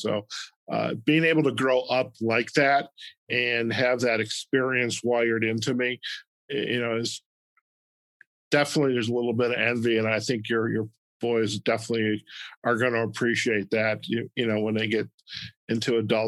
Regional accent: Midwest, United States; growing up in the Midwest, you know, we had our parks and we had some very beautiful areas

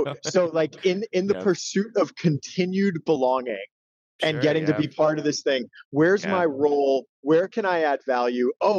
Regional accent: New York, United States; So I grew up in Brooklyn, and on my block, grew up in a neighborhood that was mostly black.

